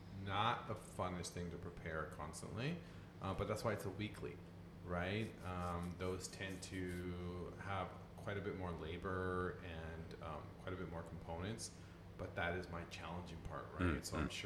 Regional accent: San Diego, California, United States; I have spent some time in my hometown in San Diego at Korean places, and in Koreatown in LA.

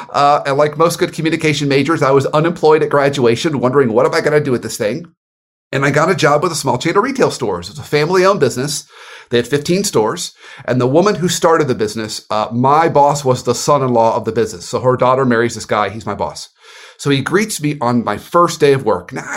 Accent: Dayton, Ohio, United States; born there; So I was born in Dayton, Ohio. My dad worked for a meat paper company. So we moved around from paper mill town to paper mill town.

